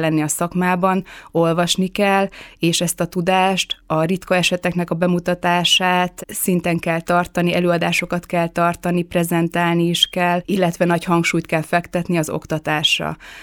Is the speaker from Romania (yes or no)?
no; Miskolc, Borsod-Abaúj-Zemplén, Hungary; also born or lived in Debrecen / Sajóbábony; Miskolcon születtem, de később Debrecenbe költöztünk édesapámnak a munkája miatt, és ott született a húgom, aki egy évvel fiatalabb, mint én, és ezt követően ismét kis költözés következett Sajóbábony, majd visszatértünk Miskolcra is